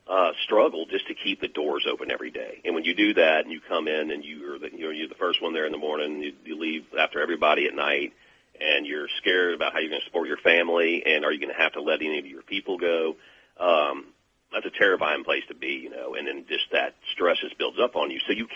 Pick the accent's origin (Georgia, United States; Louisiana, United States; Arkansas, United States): Louisiana, United States; Baton Rouge; he was able to help me with a restaurant in Baton Rouge, my hometown, Poor Boy Lloyd's, an old Cajun restaurant